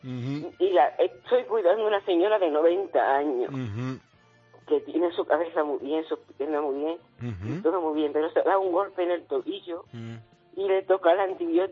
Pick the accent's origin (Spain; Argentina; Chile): Spain; Pilas, Andalusia; Y cuando me salí, me vine para mi pueblo, a Pilas.